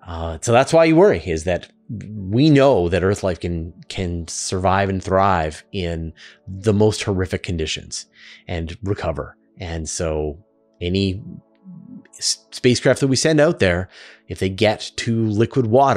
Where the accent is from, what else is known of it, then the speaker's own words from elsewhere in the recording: Western Canada, Canada; accent: Western Canadian; I'm going to say the word lava a lot with my Western Canadian accent, and I know it sounds wrong to your ears, but this is how we say the word here in Western Canada.